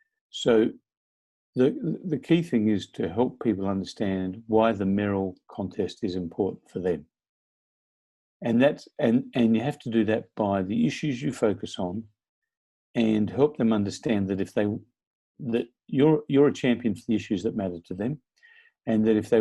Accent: Australia; not just as an Australian, although it's certainly true in the case of Australia

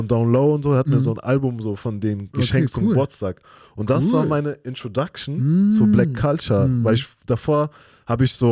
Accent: Cologne, North Rhine-Westphalia, Germany; also born or lived in Weinstadt / Waiblingen; Mein Vater hat damals noch in Stuttgart gewohnt. Ich bin in Stuttgart geboren, aber in Köln aufgewachsen.

